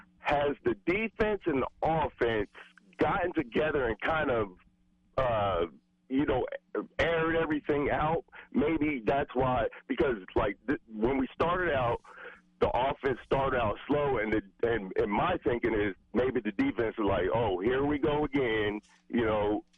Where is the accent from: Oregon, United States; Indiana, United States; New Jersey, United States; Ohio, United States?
New Jersey, United States; No, I'm actually from Jersey.